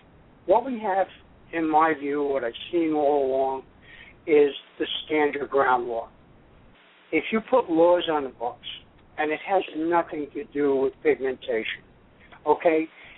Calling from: Albany, New York, United States; Hi, Michael. Welcome back. … off in Albany, New York. How you been?

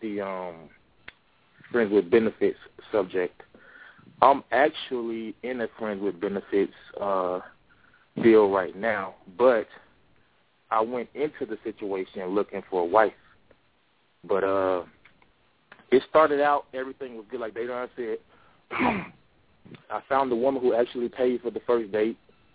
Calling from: Atlanta, Georgia, United States; I'm calling in from Atlanta, Georgia.

